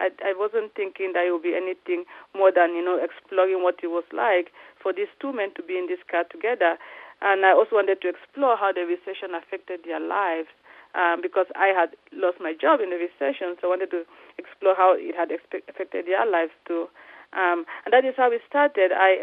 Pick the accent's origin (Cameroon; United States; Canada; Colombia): Cameroon; they're from my country, I'm from Cameroon.